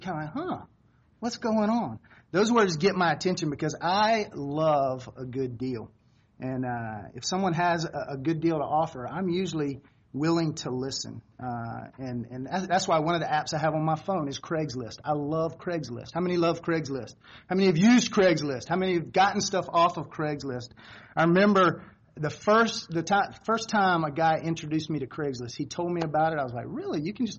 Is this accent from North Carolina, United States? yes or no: yes; Apex, North Carolina, United States; As Ross said, I'm from Apex, not far from here